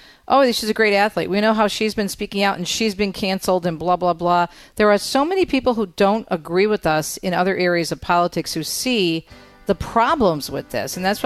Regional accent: Michigan, United States; I mean, in my home state of Michigan, we've got a governor

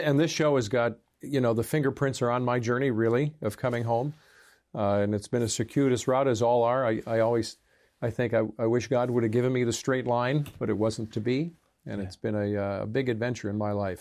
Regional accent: Chicago, Illinois, United States; So I grew up in Chicago, a little 2-flat frame house, inner city, west, northwest side of Chicago.

